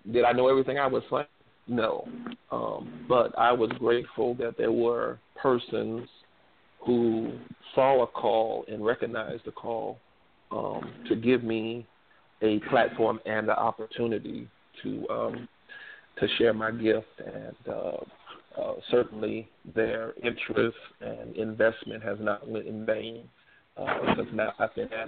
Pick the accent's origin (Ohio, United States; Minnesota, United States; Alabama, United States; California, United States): Ohio, United States; Canton; I started actually preaching in the pulpit when I was 12, in my hometown of Canton, Ohio, Antioch Baptist Church.